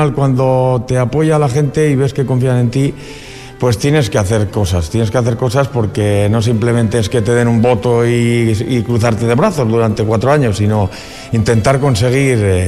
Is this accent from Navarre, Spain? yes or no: no; Andoyu, Basque Country, Spain; also born or lived in Vitoria; yo vengo a ser de Vitoria, me he criado en Andoyu, pero soy de Vitoria, uh-huh. Y prácticamente todos los que hemos venido somos de fuera.